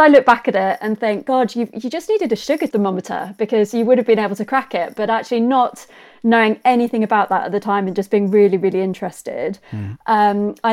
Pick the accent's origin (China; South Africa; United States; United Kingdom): United Kingdom; South East England; just because I grew up in Kent, Brakes was the local big food business